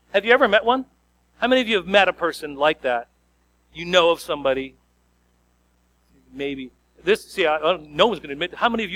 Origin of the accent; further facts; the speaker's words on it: Strathroy, Ontario, Canada; I grew up in the Strathroy area. And so I went to school at SGCI in Strathroy